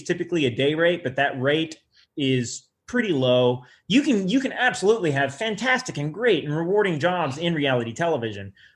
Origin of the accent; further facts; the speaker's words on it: Oklahoma, United States; I'm from Southeast Oklahoma, which I know you're in Texas. And so, like, I'm from the buckle of the Bible Belt.